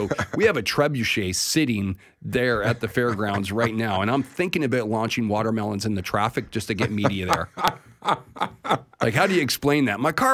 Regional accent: Canada; And being a Canadian, growing up and living in Canada, I could not fuel the fire that the sport of jousting needed.

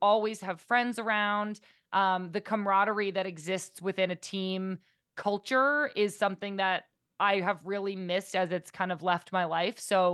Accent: Massachusetts, United States; I grew up in Massachusetts, so probably a pretty similar setup to here in Vermont.

